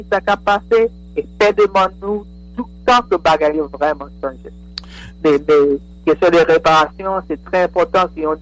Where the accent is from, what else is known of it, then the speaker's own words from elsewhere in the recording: Haiti; Nous connaissons que en tant qu'Haïtien